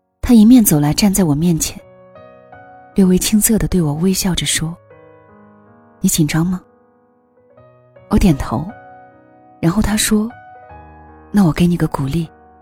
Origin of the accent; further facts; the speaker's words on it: Northwest China, China; 我从小是在西北的一座小城中长大，这座城市很孤独，很空旷。